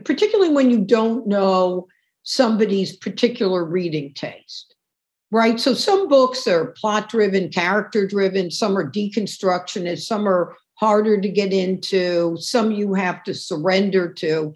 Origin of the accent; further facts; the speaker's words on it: New York City, New York, United States; And as a New Yorker, you know, you see where there was like this huge farm in what's now Times Square